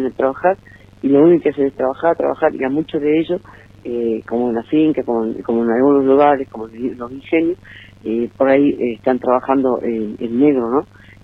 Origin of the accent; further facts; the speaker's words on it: Argentina; la verdad que me duele mucho como argentina, como ser humano